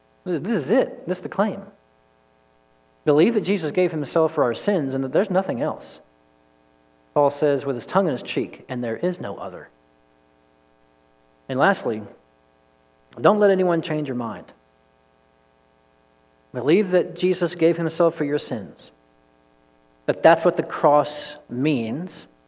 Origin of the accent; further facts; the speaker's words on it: Texas, United States; moved away as an adult; I tell you guys, I grew up in East Texas. I couldn't find China on a map in high school.